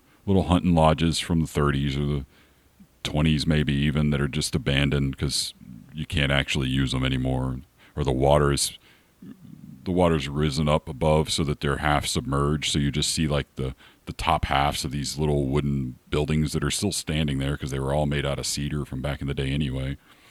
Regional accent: the South, United States; Well, sorry. I am from the South.

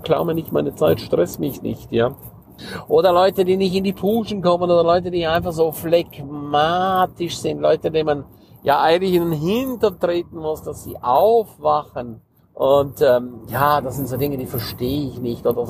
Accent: Switzerland; ich bin ja auch ein Schweizer

